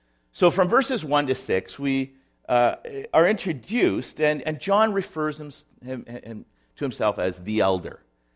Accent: Chile; moved away; I was born and raised in South America. My parents were missionaries there in the country of Chile, not Argentina, unfortunately.

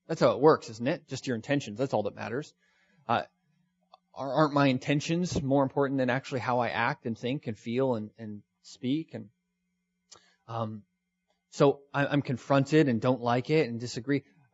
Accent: Canada; we do nothing because we're too Canadian and nice and polite.

